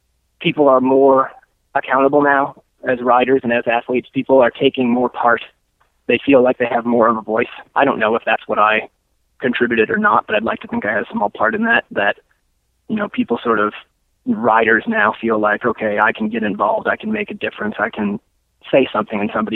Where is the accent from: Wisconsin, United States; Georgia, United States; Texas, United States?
Wisconsin, United States; Milwaukee; From a kid who was growing up in Milwaukee, Wisconsin